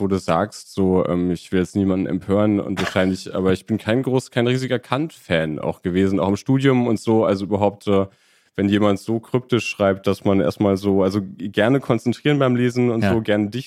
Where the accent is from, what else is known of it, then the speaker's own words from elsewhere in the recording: Münster, North Rhine-Westphalia, Germany; In manchen Bundesländern musste man es nicht tun, manch bei uns in Münster war das bei mir.